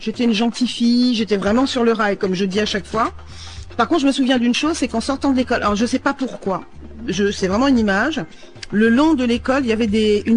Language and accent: French; Paris, Île-de-France, France; Moi, je suis née à Paris et j'ai vécu à Paris avec mes parents et notamment dans une banlieue qui s'appelle Thiès, en métropole.